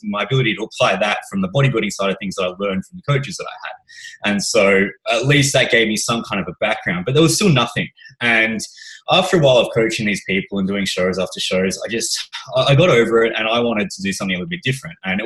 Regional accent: Canberra, Australian Capital Territory, Australia; because I'm from Canberra.

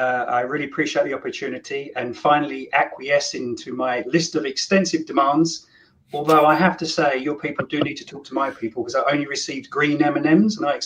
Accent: England, United Kingdom; I'm from England

